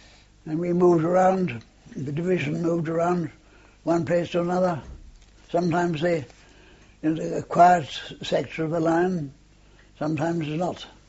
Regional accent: Plymouth, South West England, United Kingdom; born there; I was born in Plymouth.

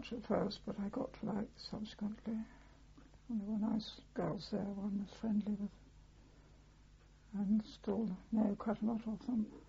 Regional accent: England, United Kingdom; also born or lived in Kuala Lumpur, Malaysia; we had to come back to England

